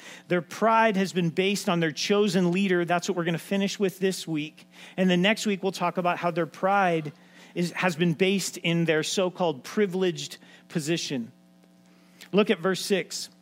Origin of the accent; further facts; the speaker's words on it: California, United States; I'm sorry. I grew up in California.